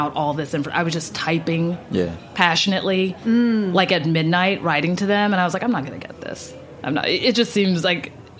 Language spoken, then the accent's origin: English; Texas, United States; moved away as an adult; now in New York, United States; I'm from Texas, and I moved to New York to enroll in a master's program called Fashion Studies at Parsons School of Design